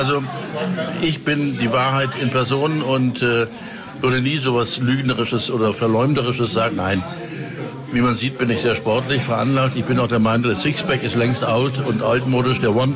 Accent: Stuttgart, Baden-Württemberg, Germany; Du, ganz einfach, weil ich in Stuttgart aufgewachsen bin. Ich bin kein Stuttgarter. Meine Familie hat als Norddeutscher versucht, den Schwaben Hochdeutsch beizubringen. Das hat auch nicht funktioniert. Aber ich bin da zur Schule gegangen und habe da ein bisschen auch an der Universität rumgemacht.

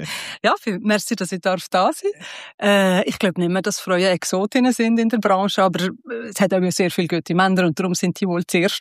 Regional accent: Valais, Switzerland; Ich habe mich atypisch für Walliserin, wo man sich eher für einen Skisport würde entscheiden, habe ich mich für das Schwimmen entschieden damals und eigentlich die ganze Jugend mit Schwimmen verbracht.

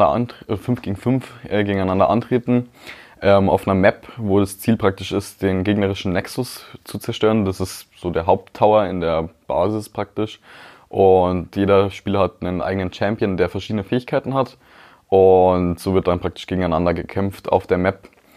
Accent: Kolbermoor, Bavaria, Germany; Ich komme aus Kolbermoor.

